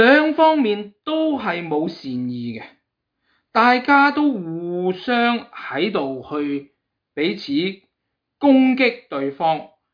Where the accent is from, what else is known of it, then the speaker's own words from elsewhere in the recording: Hong Kong; 我们香港人也都有一句类似的说话